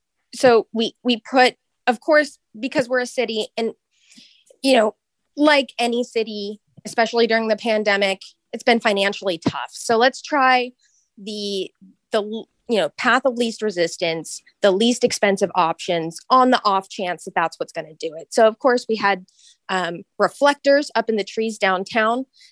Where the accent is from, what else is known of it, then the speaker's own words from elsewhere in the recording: Sunnyvale, California, United States; Sure. So I grew up in Sunnyvale. So this hasn't been something that has been a pressing issue always.